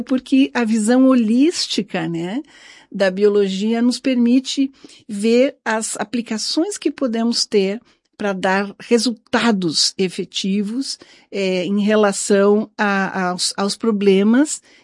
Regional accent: Brazil; Hoje nós temos esse destaque que me orgulha muito como brasileira em poder dizer isso.

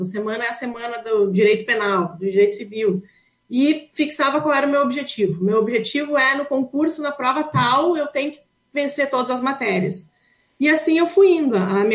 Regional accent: Lagoa Vermelha, Rio Grande do Sul, Brazil; Eu sou natural de Lagoa Vermelha, nasci aí em Lagoa Vermelha, estudei em várias escolas aí em Lagoa Vermelha, estudei no Duquinho, estudei no Polivalente, estudei no Estadual, no Arabi Augusto Naco, terminei o último ano lá do ensino médio no Rainha da Paz

